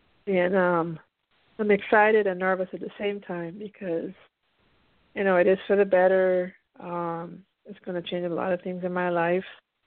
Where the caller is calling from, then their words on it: Pennsylvania, United States; I'm calling in from the East Coast from Pennsylvania.